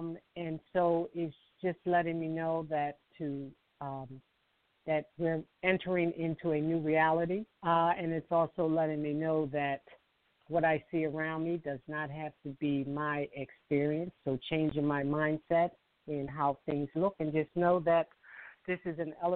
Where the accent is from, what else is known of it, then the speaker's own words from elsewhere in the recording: Philadelphia, Pennsylvania, United States; And I'm from … I'm from Philadelphia.